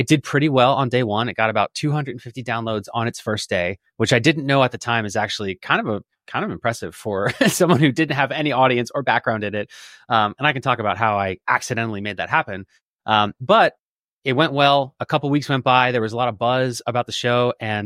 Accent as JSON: {"language": "English", "town": "Philadelphia", "region": "Pennsylvania", "country": "United States", "tie": "born or raised there", "said": "I was super passionate about my hometown, which is Philadelphia, Pennsylvania."}